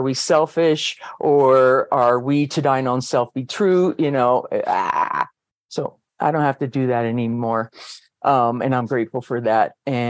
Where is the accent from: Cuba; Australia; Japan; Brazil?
Cuba; Havana; now in United States; I'm originally from Havana, Cuba. I live in Colorado.